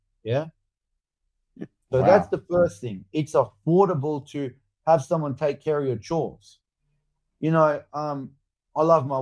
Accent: Western Australia, Australia; I was growing up around Spearwood and Fremantle and Kwinana and Rockingham, and it's full of violence around there.

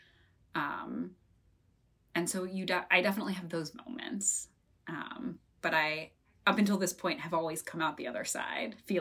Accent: Cleveland, Ohio, United States; I'm from Cleveland originally, and Cleveland was one of the city's hardest hit by the foreclosure crisis

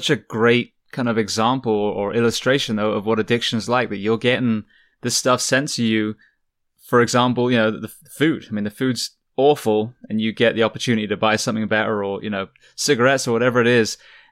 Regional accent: United Kingdom; being British myself

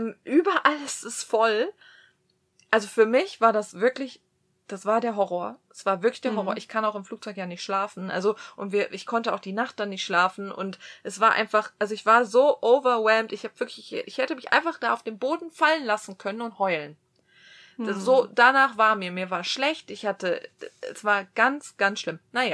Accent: Germany; now in United States; Deutschland wird immer meine Heimat sein, aber mein Zuhause ist die USA.

